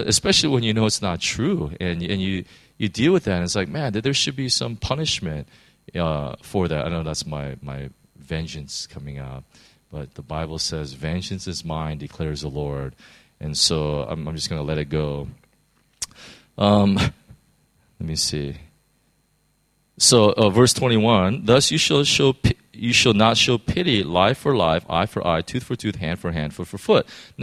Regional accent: United States; since I'm American, I know that one of the worst things you can do is put an innocent man in jail.

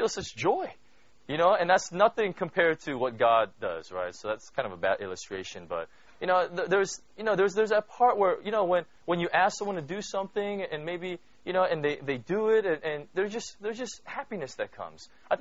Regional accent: California, United States; we come from Southern California. So one of the huge things in Southern California

